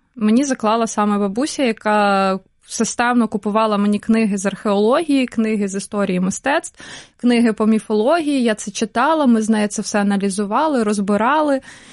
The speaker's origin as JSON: {"language": "Ukrainian", "region": "Poltava Oblast", "country": "Ukraine", "tie": "born or raised there", "said": "Я виросла взагалі в селі в Полтавській області. Але в дитинстві чогось так цуралася того, що я з села, і постійно намагалася донести, що я живу, насправді, на окраїні міста, а не в селі."}